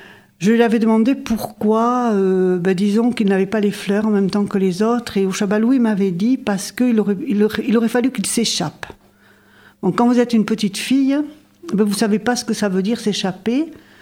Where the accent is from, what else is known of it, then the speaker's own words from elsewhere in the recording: Saint-Jean-de-Luz, Nouvelle-Aquitaine, France; nous étions élevés, je suis née à Saint-Jean-de-Luz.